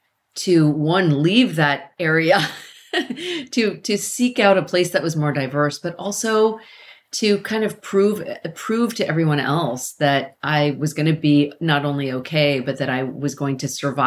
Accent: Carmichael, California, United States; And so I grew up in Carmichael, California. And at the time when my family settled there, there were no Asians.

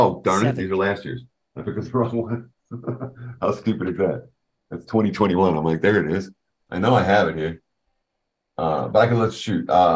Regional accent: New York, United States; New York area, right?

